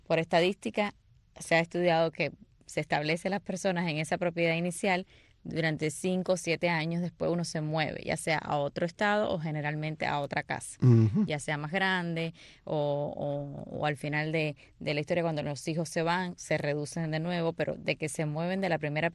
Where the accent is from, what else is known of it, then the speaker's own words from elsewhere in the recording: Havana, Cuba; moved away as an adult; now in Mexico; Nací en La Habana, soy bueno, de La Habana, en El Vedado. Viví durante 18 años en Cuba, toda, bueno, mi juventud. De ahí emigré a México